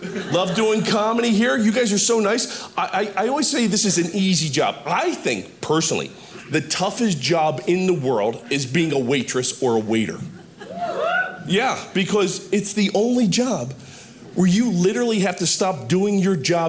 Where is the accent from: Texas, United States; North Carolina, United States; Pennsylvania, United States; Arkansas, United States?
Pennsylvania, United States; Philadelphia; I'm coming from Philadelphia. If you're from Philly, I may need a ride home.